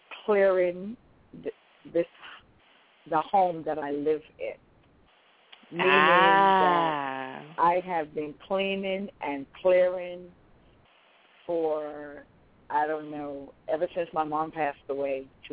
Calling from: Virginia, United States; I'm calling from Virginia.

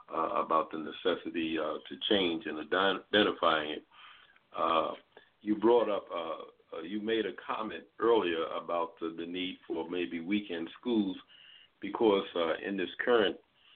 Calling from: Baltimore, Maryland, United States; I'm calling from Baltimore, Maryland.

